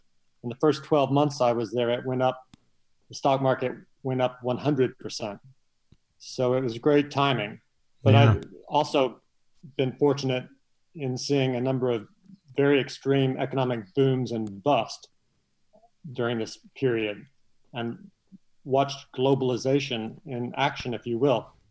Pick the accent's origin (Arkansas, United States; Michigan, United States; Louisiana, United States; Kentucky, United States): Kentucky, United States; now in Thailand; I grew up in Kentucky and went to Vanderbilt.